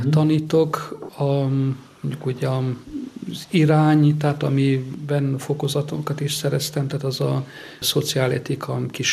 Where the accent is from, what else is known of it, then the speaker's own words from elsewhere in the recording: Cozmeni, Harghita, Romania; Én a születésre, tehát Székelyföldről, Csík Kozmásról származom.